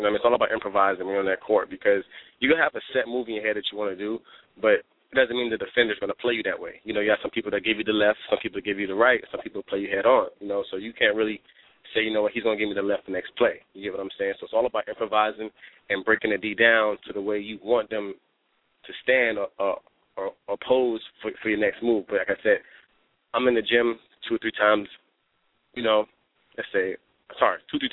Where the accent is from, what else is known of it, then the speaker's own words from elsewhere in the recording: Florida, United States; Then they found out I was from Florida and I started dropping more clips. Then they realized something was really unique about me based off where I grew up at. I mean, I live in Florida